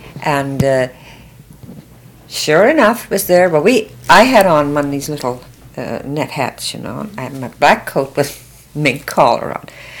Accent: Ottawa, Ontario, Canada; born there; I'm not quite 72 yet. No, I'm not 70 yet, but I was born in Ottawa, too.

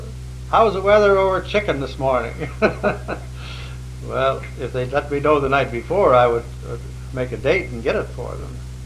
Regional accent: Alaska, United States; when he found out that I was from Alaska

